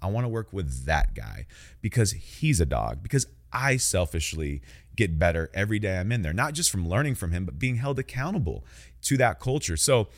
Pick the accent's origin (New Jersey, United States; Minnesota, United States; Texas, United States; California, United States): California, United States; Sacramento; I'm from Sacramento, California, man, where some of the most brilliant minds, the most creative talents, the greatest business minds, we're here.